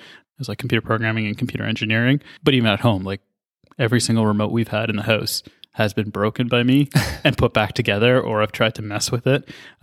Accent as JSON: {"language": "English", "town": "Mississauga", "region": "Ontario", "country": "Canada", "tie": "born or raised there", "also_born_or_lived": "Etobicoke", "said": "So I grew up in Mississauga and Etobicoke. So I did elementary school and stuff in Etobicoke and then moved to Mississauga for grade 6 and onwards."}